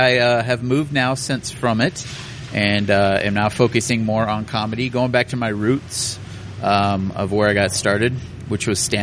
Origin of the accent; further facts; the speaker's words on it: El Segundo, California, United States; also born or lived in Phoenix / Long Beach; I was born in Phoenix. My family moved right away to California. I lived in El Segundo and Long Beach.